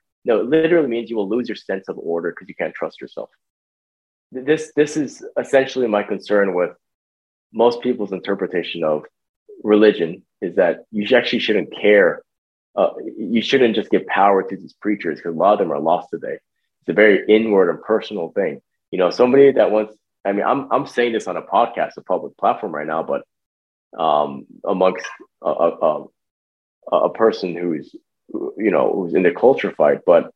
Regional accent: United States; if somebody does not recognize those three fundamental constitutional pillars of this country as an American, I don't talk to them.

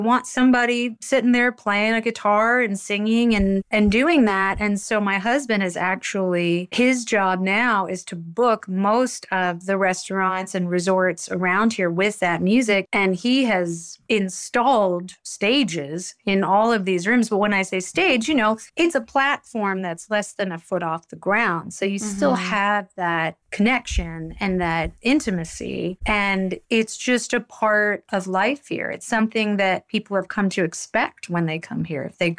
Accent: New Orleans, Louisiana, United States; And growing up in New Orleans, what you do have is you have all these musical families that have lived there for generations.

